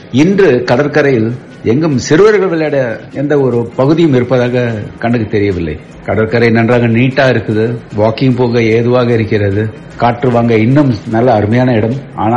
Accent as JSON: {"language": "Tamil", "town": "Chennai", "region": "Tamil Nadu", "country": "India", "tie": "born or raised there", "said": "நான் 1963 பான், சென்னையிலே பிறந்து வளர்ந்தவன், ஸ்கூல், காலேஜ், வேலை, திருமணமாகி செட்டில் ஆனது எல்லாமே இதே சென்னை தான்."}